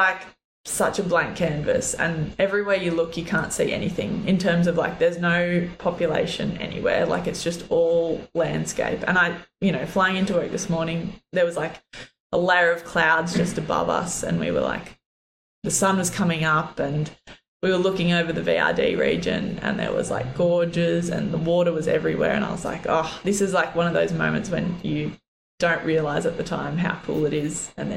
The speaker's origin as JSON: {"language": "English", "region": "New South Wales", "country": "Australia", "tie": "born or raised there", "said": "No, not a farm. I mean, it was a bit of a hobby farm, probably. It was 40 acres in the Blue Mountains. We had horses and sheep and goats and chooks and dogs."}